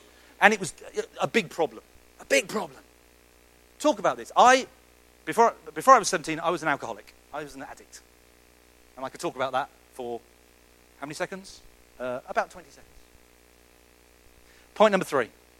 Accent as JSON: {"language": "English", "town": "Oxford", "region": "South East England", "country": "United Kingdom", "lives_now": "Istanbul, Turkey", "said": "I come from Oxford, but I've been living in Istanbul for 12 years. Got a wife, 4 children. I love Turkey."}